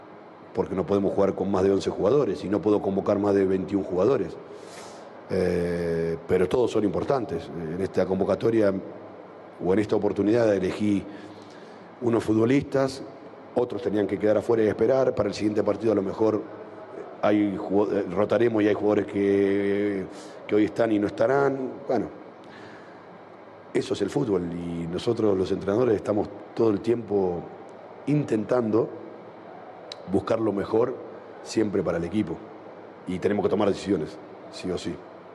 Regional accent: Argentina; now in Mexico; quizás porque soy argentino y vengo de un país donde un futbolista que hace 7 goles en Boca, en River o en cualquier equipo, no se reclama que vaya a la selección.

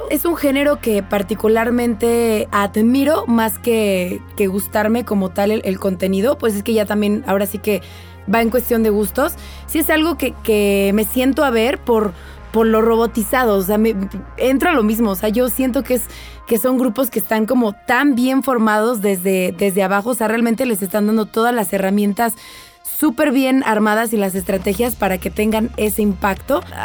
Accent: Mexico; deberíamos de aprender algo como mexicanos

